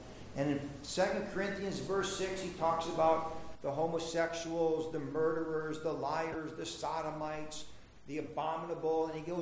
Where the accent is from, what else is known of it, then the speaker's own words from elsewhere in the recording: Minnesota, United States; You know, growing up in Minnesota, I really enjoy the intensity of the summer sun.